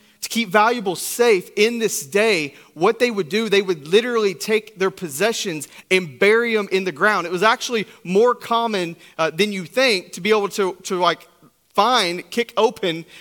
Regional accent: Tennessee, United States; I grew up in East Tennessee, so my family used to go to Gatlinburg a few times a year.

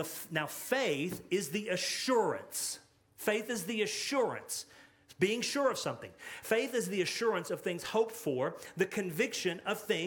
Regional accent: Dallas, Texas, United States; We're from the Dallas, Texas area, and there are a lot of ways for us to get to Dallas.

